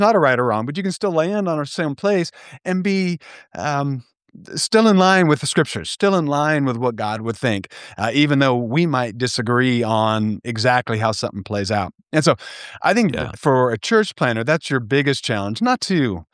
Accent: San Jose, California, United States; And I'm from San Jose, California.

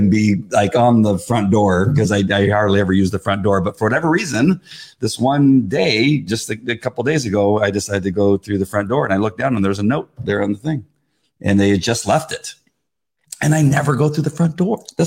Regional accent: La Mirada, California, United States; I grew up in La Mirada.

